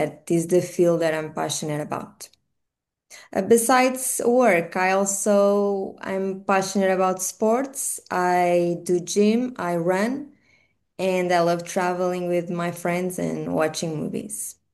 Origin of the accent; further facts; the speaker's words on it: Bragança, Bragança District, Portugal; I come from a small town in Portugal, a small but very lovely town called Bragança.